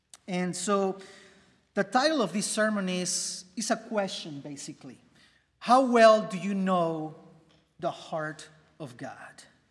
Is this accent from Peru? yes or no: yes; Peru; I remember growing up in Peru, one of my favorite stories was